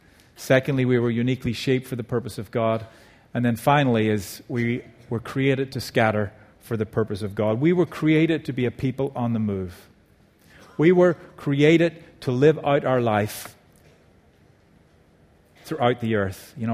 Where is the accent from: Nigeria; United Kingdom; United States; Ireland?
Ireland; growing up in Ireland, I could see how we got there